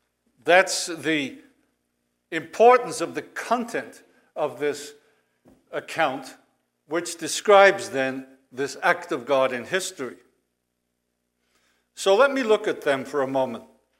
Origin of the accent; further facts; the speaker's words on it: Liverpool, North West England, United Kingdom; William Gladstone, who was from Liverpool, my hometown, a Liverpudlian, as we say.